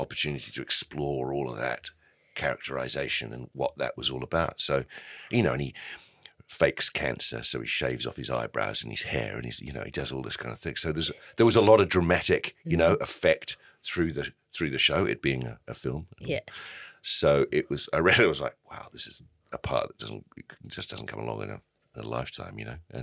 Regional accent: Johannesburg, Gauteng, South Africa; But the problem is with that is I'm also from Joburg.

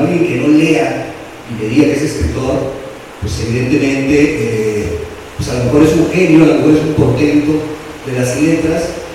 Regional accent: Nayarit, Mexico; also born or lived in State of Mexico; soy hijo de Leticia y de Jorge, nací en el Estado de México, en un lejano año del 76 del siglo pasado. Nayarita por decisión, bueno, abuelo me trajeron, entonces ya amo Nayarit, acá murió mi madre, nacieron mis hijas, soy Nayarita

